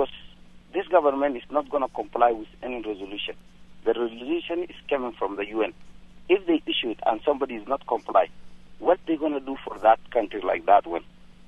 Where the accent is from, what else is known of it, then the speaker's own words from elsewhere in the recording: Darfur, Sudan; I'm from Darfur.